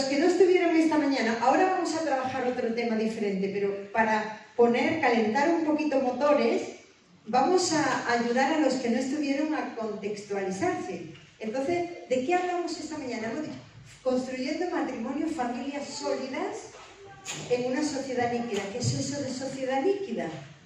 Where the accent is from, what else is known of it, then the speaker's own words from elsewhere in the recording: Puente Genil, Andalusia, Spain; yo soy de Córdoba, será de la vieja Andalucía, entonces. Bueno, en realidad sí, de Córdoba, pero de un pueblo, soy de Puente Genil, el pueblo de la carne membrillo.